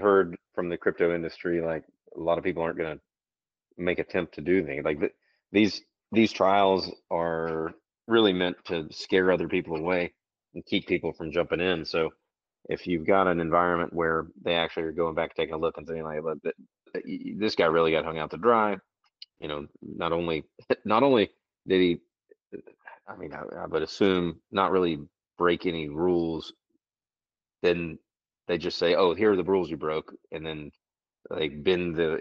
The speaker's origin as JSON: {"language": "English", "country": "United States", "said": "I mean, I am an American, but I would like for America to take the lead and get the jobs and innovation."}